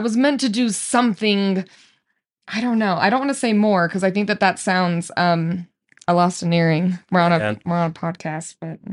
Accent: Orem, Utah, United States; I'm from Orem.

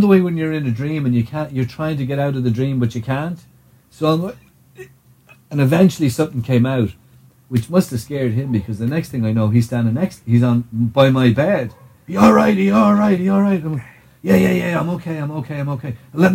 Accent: Ireland; oh, yeah, no, I'm Irish.

